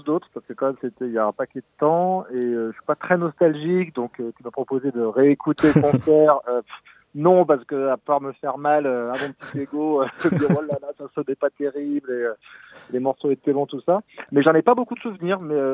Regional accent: Morlaix, Brittany, France; Je viens de Morlaix

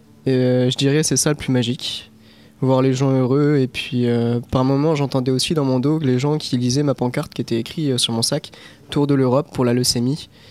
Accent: Brittany, France; La mer, étant donné que je suis breton, hein, on va rester sur le thème.

